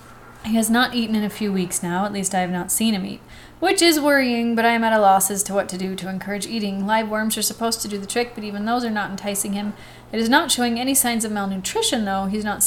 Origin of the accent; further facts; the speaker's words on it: Australia; there is a real lack of deadly creatures in my day-to-day life as an Australian.